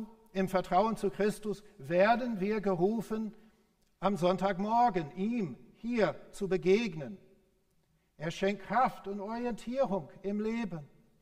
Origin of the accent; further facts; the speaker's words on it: Texas, United States; Im Südwesten meiner Heimat Texas liegt Big Bend Nationalpark.